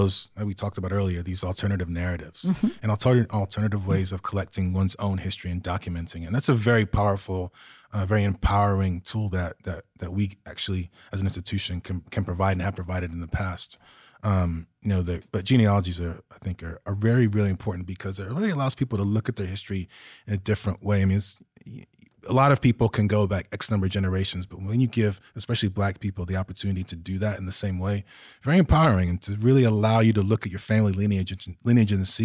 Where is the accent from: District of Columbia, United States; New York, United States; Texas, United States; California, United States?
Texas, United States; Galveston; also born or lived in Nottingham, United Kingdom; Like I said, I have Jamaican parents, moved to the States in the late 70s. So I was born in Nottingham, England, and then moved to Galveston, Texas, and then spent my summers in Nottingham, and then came back to Galveston.